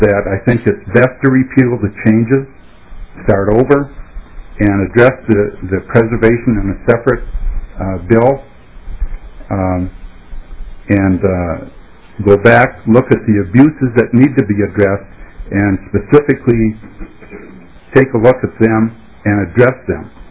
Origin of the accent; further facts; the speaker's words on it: Minnesota, United States; I'm from Sherburne County. I have a farm up there.